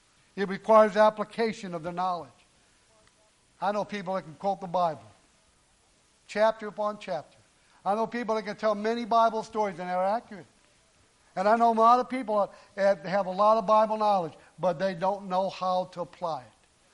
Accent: United States; It was not so because I'm an American.

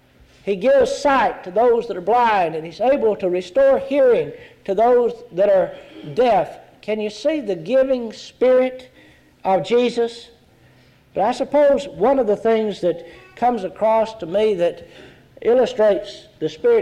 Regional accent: Texas, United States; some kind of remote little place that looked remarkably similar to where I grew up in East Texas.

